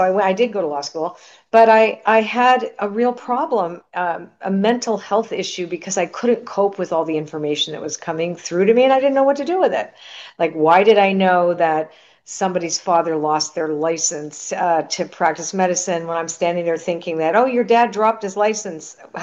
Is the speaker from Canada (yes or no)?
yes; Canada; But that was very interesting because my parents were immigrants, where I'm Canadian.